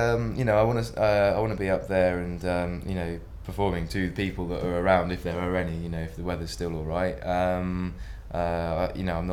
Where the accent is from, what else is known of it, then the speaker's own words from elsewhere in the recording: Buckingham, South East England, United Kingdom; I grew up in Buckingham near Milton Keynes